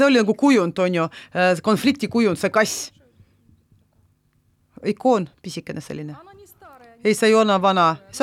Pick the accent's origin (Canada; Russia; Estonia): Russia; Kursk, Kursk Oblast; moved away as an adult; Ma töötasin Oriolis, aga ise ma olen Kurskist. Kurskis ma alustasin oma professionaalse tegevust ja pärast abielusin, läksin Orioli